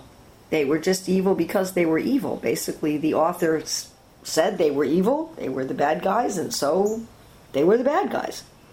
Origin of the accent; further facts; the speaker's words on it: United States; You know, I'm an American, so Americans are good.